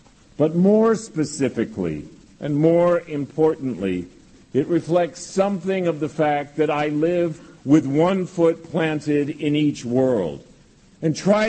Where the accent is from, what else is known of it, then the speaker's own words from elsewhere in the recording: Texas, United States; growing up in Texas, we had a lot of Adventists around Dallas and Fort Worth